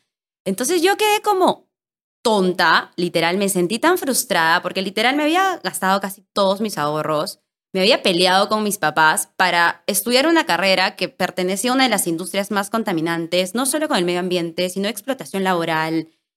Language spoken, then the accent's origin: Spanish; Arequipa, Peru; Yo estaba en Arequipa, soy de Arequipa, estoy en la San Pablo